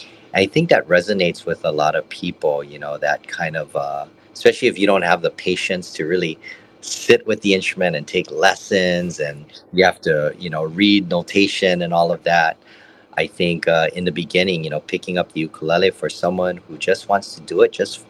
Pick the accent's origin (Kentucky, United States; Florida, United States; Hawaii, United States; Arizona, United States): Hawaii, United States; Honolulu; Yeah, born and raised in Honolulu, specifically spent most of my life in the Kaimuki area near Diamond Head. And I still live there, still home for me.